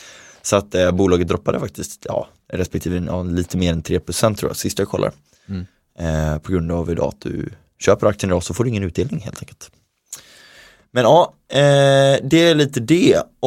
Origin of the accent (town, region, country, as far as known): Sweden